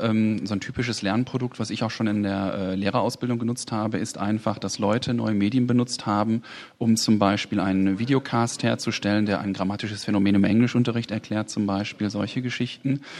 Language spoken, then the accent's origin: German; Mülheim an der Ruhr, North Rhine-Westphalia, Germany; Ich komme aus Müllheim an der Ruhr und bin tätig an der Volkshochschule Essen.